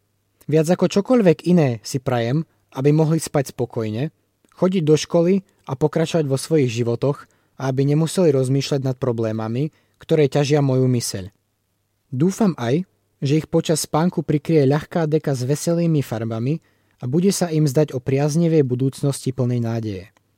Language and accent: Slovak; Afghanistan; Vyrastal som na dedine v Afganistane a preto som mal možnosť vidieť, ako sa krosná v minulosti používali.